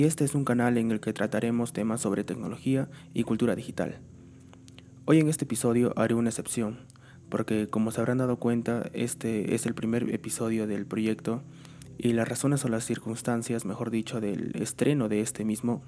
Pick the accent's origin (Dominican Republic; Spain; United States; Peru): Peru; Arequipa; soy de Arequipa, Perú